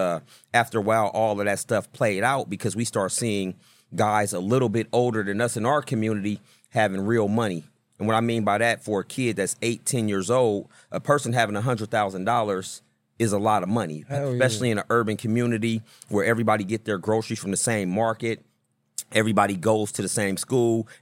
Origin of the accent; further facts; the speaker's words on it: Oakland, California, United States; Okay. So, yeah, I grew up in East Oakland.